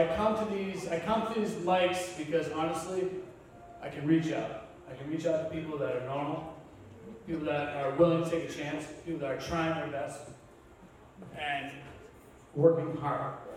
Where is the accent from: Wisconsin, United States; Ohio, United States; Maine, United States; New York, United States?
Maine, United States; I grew up in Maine, so when a family member's dying in Maine, you're like